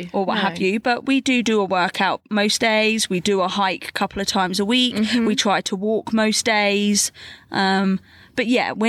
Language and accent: English; England, United Kingdom; I'm not a beer girl, which obviously is, I think, quite a strange thing as an English girl.